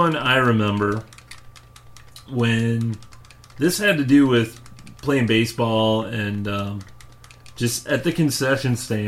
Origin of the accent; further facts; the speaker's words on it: St. Louis, Missouri, United States; so we're from St. Louis. St. Louis Cardinals have always been a big thing.